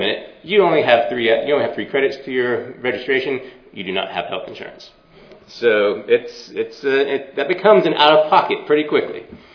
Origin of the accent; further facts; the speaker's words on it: United States; so it's really neat to be confronted as an American to see these alternative systems